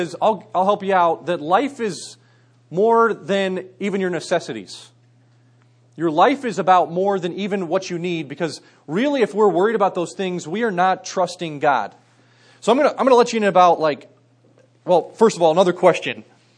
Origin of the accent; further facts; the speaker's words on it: United States; But growing up near Philadelphia and Camden, New Jersey has kind of made me paranoid as well.